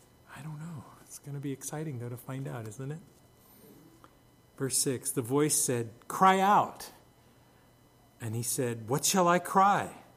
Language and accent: English; California, United States; I remember growing up in the Bay Area, in the East Bay, and seeing those hills